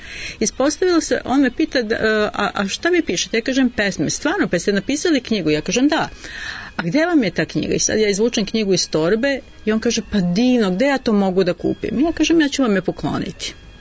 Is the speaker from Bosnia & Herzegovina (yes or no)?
no; Belgrade, Serbia; učestvovala sam na sajmu knjiga kod nas u Beogradu, na Oktobarskom salonu.